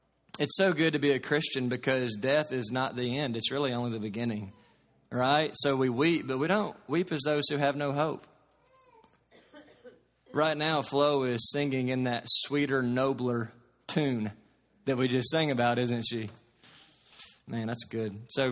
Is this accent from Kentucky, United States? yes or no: yes; Kentucky, United States; You know, I grew up in Katy's, Kentucky, and I grew up just with a basketball in my hand.